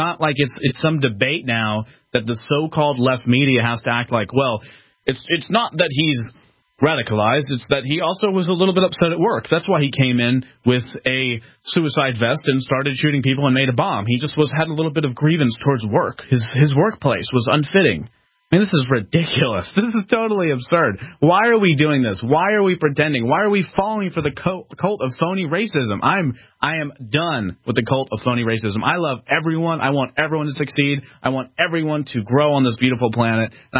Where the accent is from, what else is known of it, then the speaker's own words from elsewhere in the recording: Northeast, United States; Number one, I'm from the Northeast, and I'm around 99% of the people that are the most liberal people in the world.